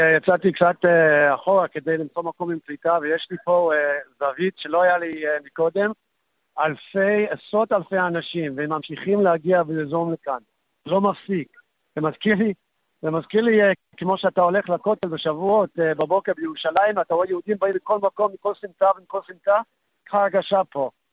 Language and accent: Hebrew; United States; now in Israel; הרי גדלתי בארצות הברית